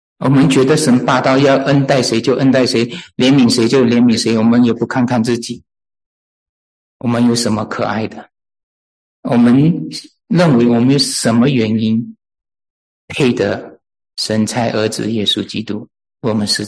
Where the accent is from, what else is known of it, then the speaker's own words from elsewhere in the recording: China; 这个我们中国人是做不来的